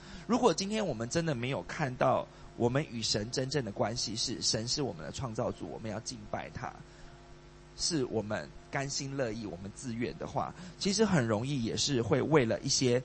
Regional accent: Malaysia; 好，就好像我们马来西亚人讲的广东话，其实在香港人也是觉得很奇怪的。

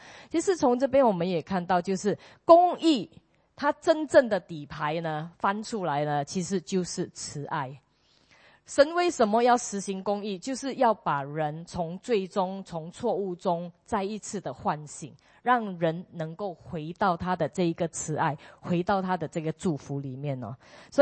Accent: Singapore; 我们就跟他说我们是从新加坡来的

